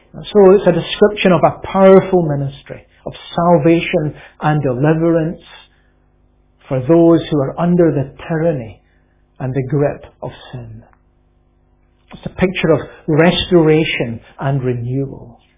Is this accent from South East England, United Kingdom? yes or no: no; Lesmahagow, Scotland, United Kingdom; When I grew up in Lismahago in South Lanarkshire